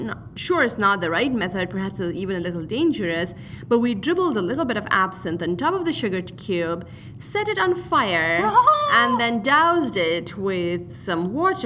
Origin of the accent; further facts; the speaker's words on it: India; growing up in India